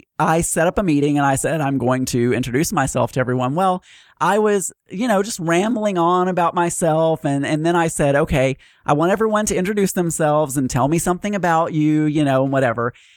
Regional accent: United States; Well, I decided that it would be nice of me being the American that doesn't understand other cultures, I guess.

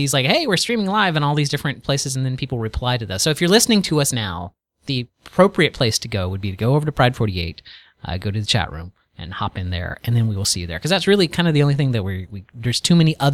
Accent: Florida, United States; Born and raised in Florida, 84 degrees is a cool day in Florida.

